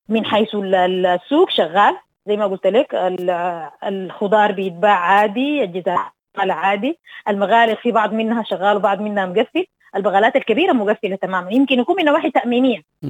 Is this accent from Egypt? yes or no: no; Sudan; نحن كشعب سوداني